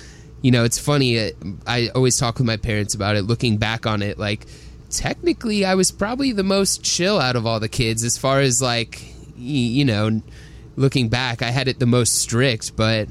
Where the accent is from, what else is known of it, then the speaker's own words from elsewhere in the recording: Atlanta, Georgia, United States; And I growing up in Atlanta as well, most of the bands we were surrounded with were very, very like PG, like Christian bands and stuff like that.